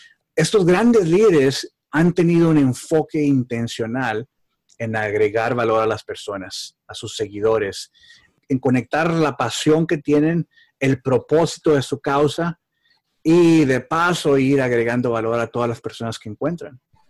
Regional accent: Mexico; yo soy mexicano y conozco nuestra cultura

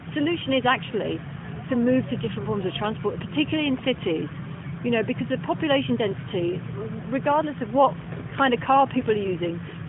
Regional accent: London, United Kingdom; the freedoms that I had as a Londoner growing up in the 70s and 80s.

